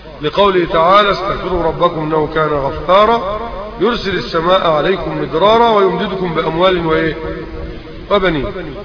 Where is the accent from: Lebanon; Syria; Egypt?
Egypt; عندنا في مصر